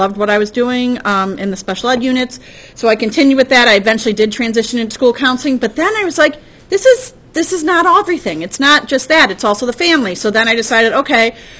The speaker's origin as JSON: {"language": "English", "town": "Shaker Heights", "region": "Ohio", "country": "United States", "tie": "born or raised there", "said": "I grew up in a house where my brother was identified as having a learning disability. We grew up in Shaker."}